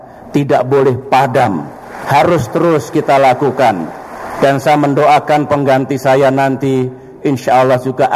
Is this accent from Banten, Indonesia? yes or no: no; Pacitan, East Java, Indonesia; Saya lahir di Pacitan, kota yang kecil, terbelakang waktu itu, tandus, masyarakatnya miskin. 20 tahun saya ada di kota itu